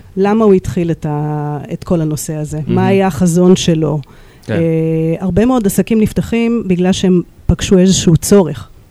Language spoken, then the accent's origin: Hebrew; New York, United States; moved away as an adult; now in Israel; אז עליתי לארץ בגיל 18 מניו יורק. וכדי להקים פה משפחה בארץ, מתוך